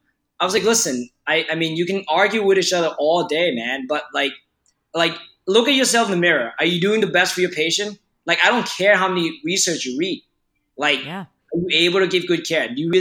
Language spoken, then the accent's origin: English; Thailand; English is a second language; And, like, you know, like, listen, growing up in Thailand, if I get sick, my grandmother would make me, like, some nonsense remedy, and it helped.